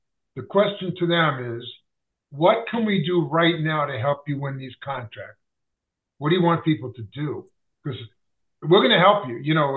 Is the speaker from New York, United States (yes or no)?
yes; New York City, New York, United States; now in Los Angeles, United States; Sean Orr is a bagel expert, and we're both from Flatbush, Brooklyn.